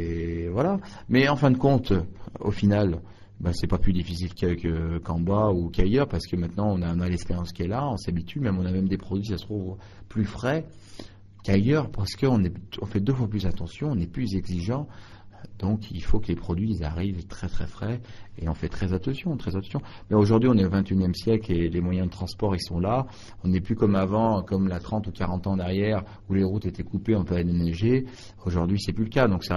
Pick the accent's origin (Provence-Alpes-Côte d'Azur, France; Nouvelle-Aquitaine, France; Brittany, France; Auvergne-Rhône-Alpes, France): Auvergne-Rhône-Alpes, France; je suis fier d'être Savoyard aujourd'hui.